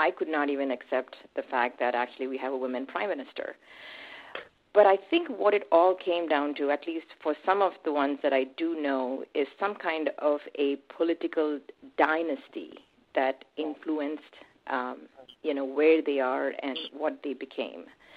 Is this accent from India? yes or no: yes; India; When I was growing up in India, I did my high school and I went to college as well over there.